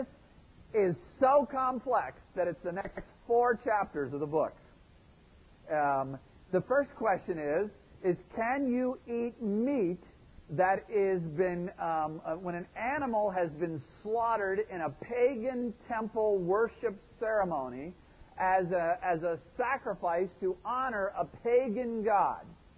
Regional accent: Charleston, South Carolina, United States; You have to understand that we're from Charleston, South Carolina.

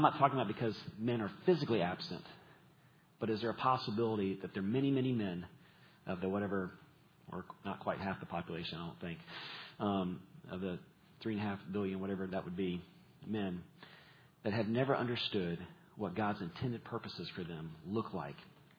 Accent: Atlanta, Georgia, United States; I remember first hearing about this teaching as a kid growing up in Atlanta, Georgia, at a very large Bible study called Metro Bible Study.

